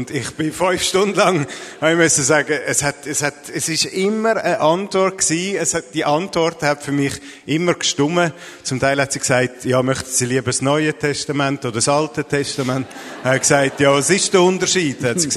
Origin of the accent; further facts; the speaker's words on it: Zurich, Switzerland; now in Basel, Switzerland; Ein paar Jahre später wollte ich Basel kennenlernen, ich bin da gekommen, zum Basel kennenlernen als Zürcher